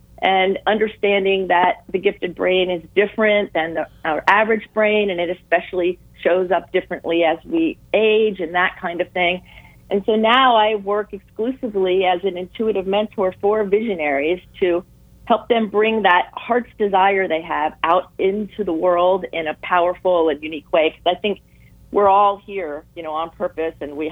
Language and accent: English; Sarasota, Florida, United States; Well, for all intents and purposes, I'm a Florida native. I was raised in Sarasota.